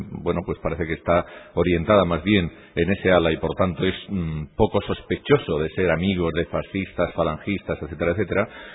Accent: Spain; muchísimo, como muchísimos españoles probablemente

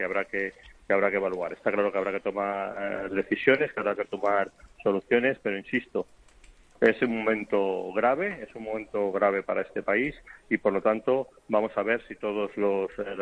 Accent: Catalonia, Spain; como el que se está produciendo en mi tierra, en Cataluña

